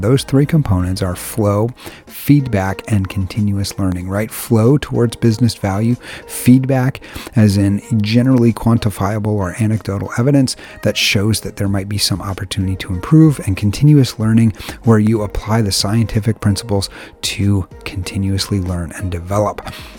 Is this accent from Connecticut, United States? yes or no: yes; Connecticut, United States; Growing up in Connecticut, we were kind of between football teams